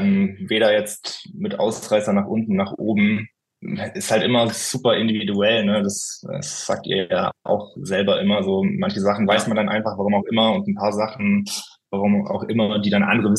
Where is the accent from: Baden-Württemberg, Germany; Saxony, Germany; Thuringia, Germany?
Baden-Württemberg, Germany; ich komme eigentlich eher aus dem Einzugsgebiet, in dem man eher VfB oder Bayern-Fan ist, so Oberschwaben-Ecke, Bodensee, aber eher Richtung Bayern rüber.